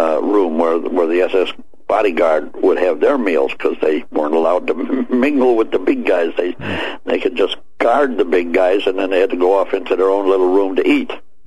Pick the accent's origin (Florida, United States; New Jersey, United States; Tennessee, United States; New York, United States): Florida, United States; I'm from Florida. You get 25 mm-hmm. below or 25 degrees, and it's damn cold.